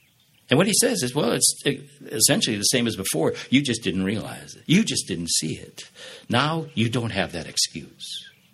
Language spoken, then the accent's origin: English; United States; I'm happily married for 47 years with children and grandchildren, and I'm proudly American.